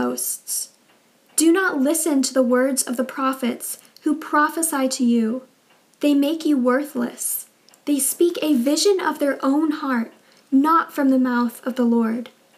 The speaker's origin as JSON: {"language": "English", "country": "United States", "said": "He lived in the 1800s, and I'm from America, and America is still a country today."}